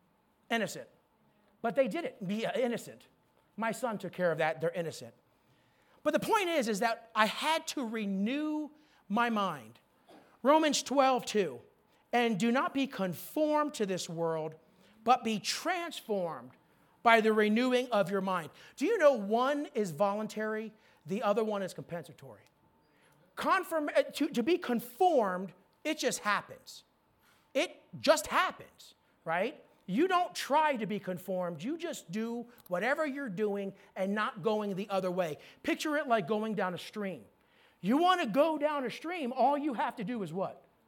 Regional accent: New York, United States; I'm Italian from New York, man. That is a tough thing to overcome.

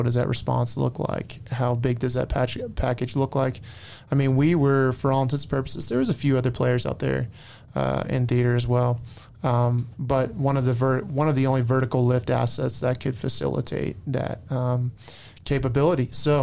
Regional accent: Amarillo, Texas, United States; I grew up in Amarillo, as you pronounce it.

